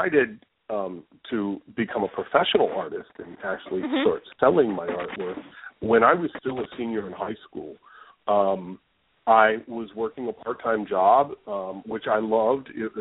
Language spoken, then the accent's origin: English; Erie, Pennsylvania, United States; an art gallery back in my hometown of Erie, Pennsylvania, took a look at my work